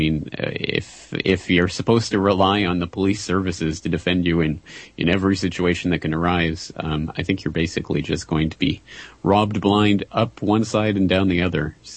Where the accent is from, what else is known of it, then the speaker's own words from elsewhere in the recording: Canada; now in Japan; Because as a Canadian living in Japan